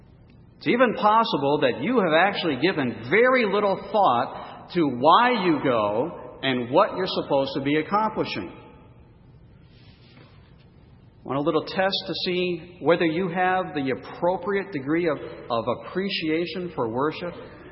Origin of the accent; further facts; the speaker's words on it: New England, United States; That might not mean a lot to you, but I grew up in New England and I knew who he was.